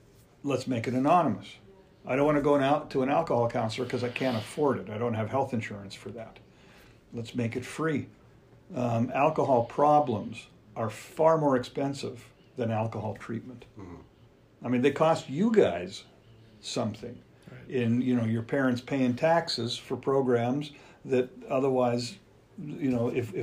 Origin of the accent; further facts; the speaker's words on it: Canada; in the province that I grew up in Canada.